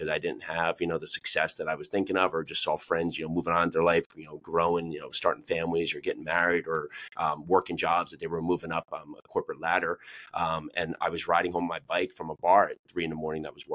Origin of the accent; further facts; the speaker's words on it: New Jersey, United States; also born or lived in New York City; now in Tennessee, United States; I live down here just south of Nashville, Tennessee. I was born and raised up in New Jersey. You said we had like kind between your office up there. Lived in New York City for about 11 or 12 years.